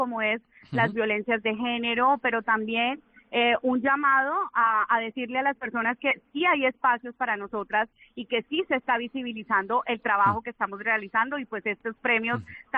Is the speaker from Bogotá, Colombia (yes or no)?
no; Cali, Valle del Cauca, Colombia; Sí, soy de Cali, nacida en Cali